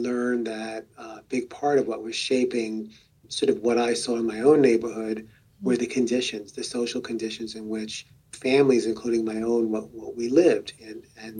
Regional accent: New York City, New York, United States; I was born in the South Bronx in a community that is 75% Latino and 25% African American. And at the time when I was growing up

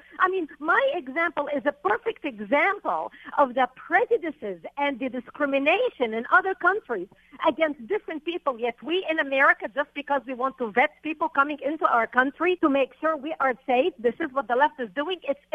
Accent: Lebanon; moved away as an adult; also born or lived in Israel; now in United States; me as a Lebanese, as you mentioned, me being born and raised in Lebanon. I went to Israel, worked as a journalist, and from Israel came to the United States.

